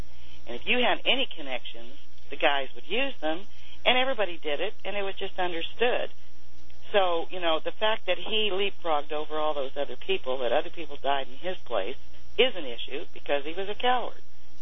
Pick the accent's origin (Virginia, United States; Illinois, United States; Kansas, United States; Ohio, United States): Kansas, United States; Salina; Salina, Kansas.